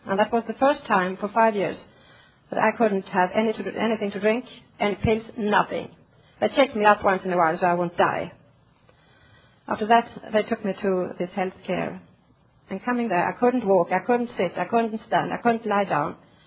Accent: Sweden; I'm an alcoholic. I'm from Sweden.

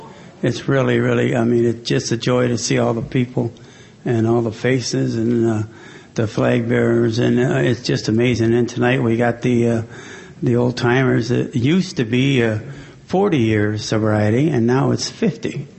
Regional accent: Rochester Hills, Michigan, United States; And I'm from Rochester Hills, Michigan, and Shelby Township, Michigan.

